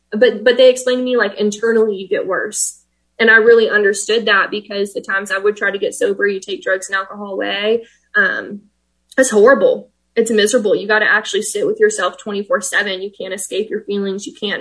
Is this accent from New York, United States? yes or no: no; Oklahoma, United States; You know, I was raised in Oklahoma, which don't hold it against me.